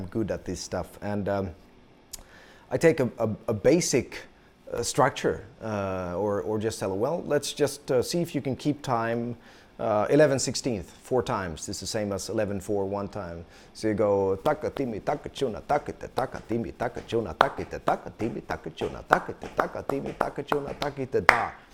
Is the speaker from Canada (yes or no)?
no; Sweden; English is a second language; Yes, I can. I am from Sweden.